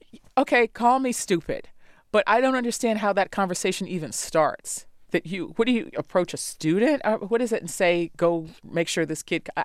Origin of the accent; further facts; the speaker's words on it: Brooklyn, New York, United States; I am from Brooklyn. I may have mentioned that about 17 times.